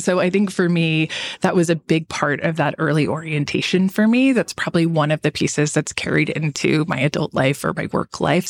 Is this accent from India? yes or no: no; St. Louis, Missouri, United States; It wasn't like I had high exposure growing up in St. Louis to runway shows or anything like that.